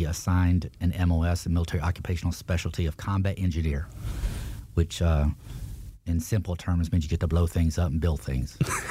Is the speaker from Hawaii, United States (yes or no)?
no; Columbus, Georgia, United States; but I will say that I ended up at Fort Benning, Georgia, Columbus, Georgia, and that's where I spent what high school experience I had.